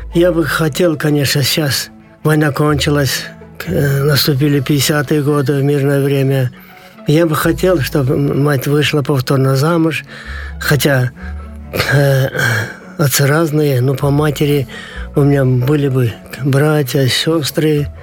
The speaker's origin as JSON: {"language": "Russian", "town": "Baytik", "region": "Chüy Region", "country": "Kyrgyzstan", "tie": "born or raised there", "said": "Я уроженец села Байтик Аламутинского района Чуйской области."}